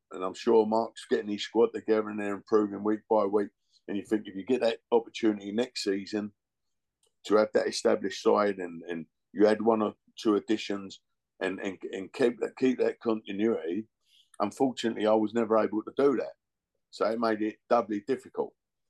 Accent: Bethnal Green, London, United Kingdom; I'm from Bethnal Green in that, and we had a Thursday afternoon team.

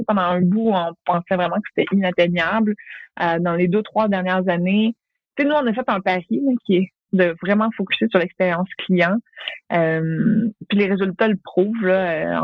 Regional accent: Longueuil, Quebec, Canada; je viens de Longueuil, une petite maison bien ordinaire.

